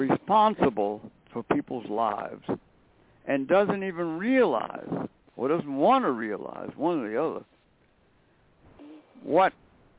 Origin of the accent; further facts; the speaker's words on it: United States; Now, I'm an American citizen.